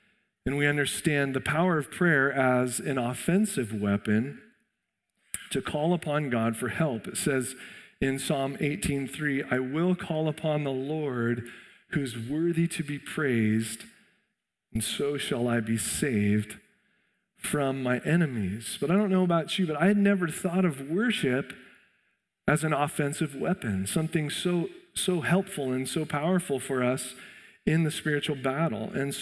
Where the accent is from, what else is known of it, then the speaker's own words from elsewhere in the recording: Burns, United States; like Matt said, we're from Burns, and we have two kids